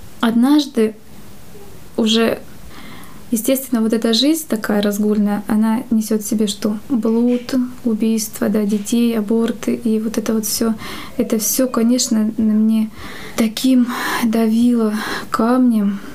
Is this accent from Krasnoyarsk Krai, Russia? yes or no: yes; Krasnoyarsk Krai, Russia; Я сама из Сибири, из Красноярского края. У нас неблагоустроенная квартира, нам надо было топить печки, носить воду.